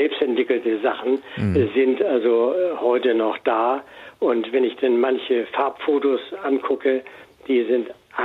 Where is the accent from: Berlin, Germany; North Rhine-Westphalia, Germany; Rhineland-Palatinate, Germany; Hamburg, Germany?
Hamburg, Germany; ich komme ja selber aus Hamburg